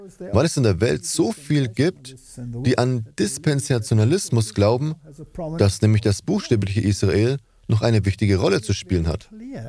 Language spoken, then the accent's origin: German; South Africa; Nun, ich komme aus Südafrika.